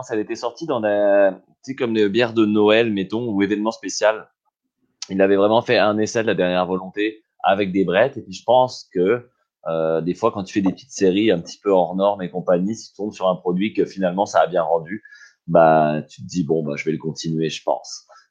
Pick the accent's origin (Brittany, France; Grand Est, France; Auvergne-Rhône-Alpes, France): Brittany, France; Saint-Malo; C'est ma ville natale, ouais.